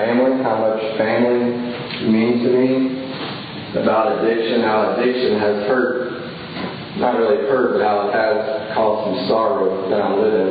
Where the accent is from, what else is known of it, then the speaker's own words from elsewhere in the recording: Kentucky, United States; We grew up in Kentucky, but we moved around some growing up.